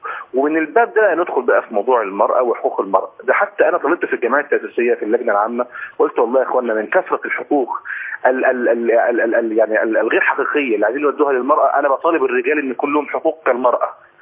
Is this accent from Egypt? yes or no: yes; Egypt; احنا عندنا في مصر